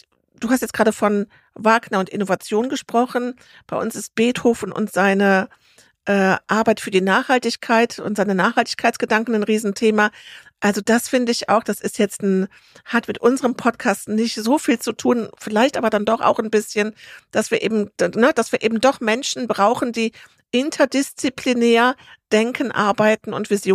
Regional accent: North Rhine-Westphalia, Germany; Ich komme aus der Nähe von Bonn.

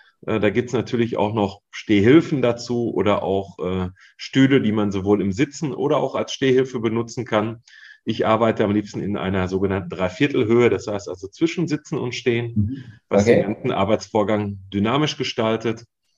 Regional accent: Iserlohn, North Rhine-Westphalia, Germany; born there; Also ich komme ja aus Iserlohn gebürtig und bin auch hierhin wieder zurückgekehrt, der Liebe halber.

